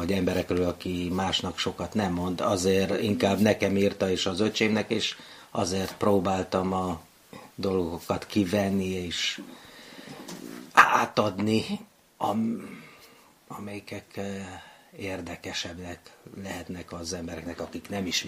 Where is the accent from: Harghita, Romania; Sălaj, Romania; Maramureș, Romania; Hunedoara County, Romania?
Maramureș, Romania; Baia Mare; also born or lived in Israel / Germany; now in Hungary; De igen, ott születtem, és 7 éves koromig voltam a szüleimmel ott, és azután elkerültünk Nagybányára, és azután Izraelbe.